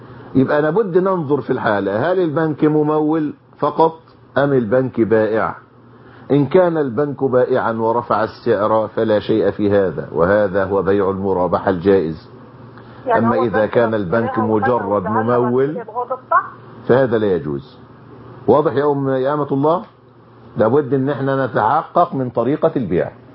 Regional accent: Egypt; إحنا عندنا في الريف المصري

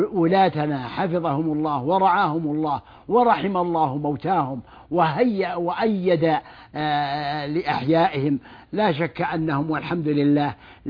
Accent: Saudi Arabia

